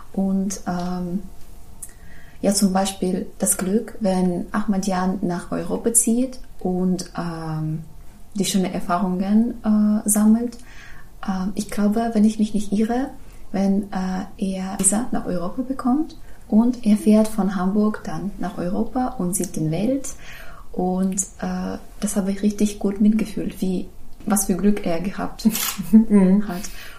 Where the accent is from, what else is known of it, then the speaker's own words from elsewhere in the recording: Ukraine; German is a second language; Ich komme aus der Ukraine und ich habe etwas miterlebt